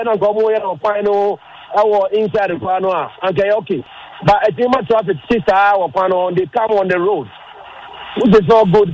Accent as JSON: {"language": "English", "country": "Ghana", "said": "I'm from Ghana."}